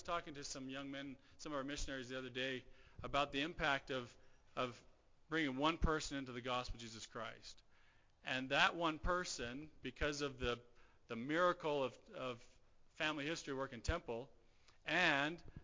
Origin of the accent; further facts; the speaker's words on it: Alberta, Canada; now in Orem, United States; As was stated, we are from Alberta, Canada. We have been serving here in the Orem, Utah mission since the end of June of last year, so just about a year.